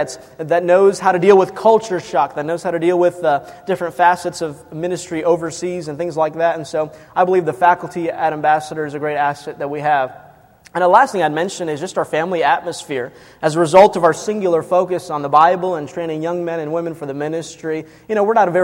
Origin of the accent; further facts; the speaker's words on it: Chicago, Illinois, United States; And I'm from Chicago originally, so I usually don't say that when I'm down south, because everybody gives me these glares and stares.